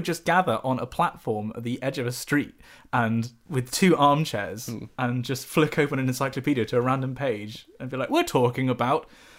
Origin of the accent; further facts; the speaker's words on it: United Kingdom; because, you know, we're British